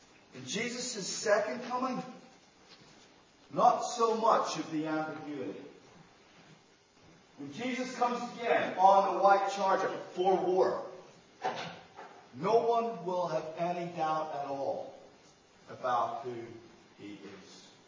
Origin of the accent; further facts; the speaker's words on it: Northern Ireland, United Kingdom; I grew up in Northern Ireland in what we call it with classic sort of Irish understatement, the Troubles.